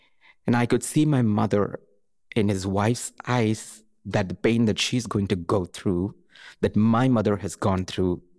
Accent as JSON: {"language": "English", "country": "India", "tie": "born or raised there", "moved": "yes", "said": "Whenever I visit India, myself, my mother, and my sister, we go to our hometown and we cherish our moments under the neem tree."}